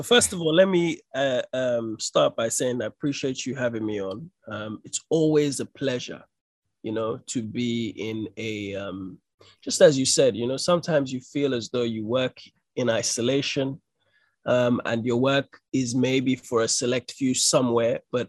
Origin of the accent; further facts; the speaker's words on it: Nigeria; also born or lived in Togo / Benin; remembering my own history, growing up in Nigeria, growing up in Togo, growing up in Benin, and seeing how